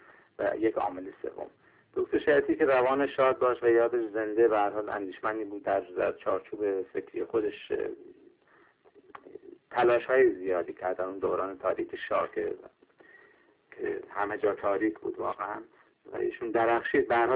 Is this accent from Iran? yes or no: yes; Iran; ما همه ایرانی هستیم